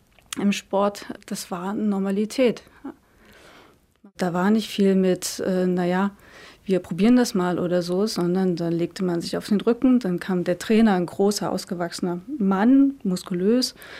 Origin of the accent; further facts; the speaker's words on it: Germany; Wir waren als Kinder in der DDR sehr ernst genommen und ein Part der Gesellschaft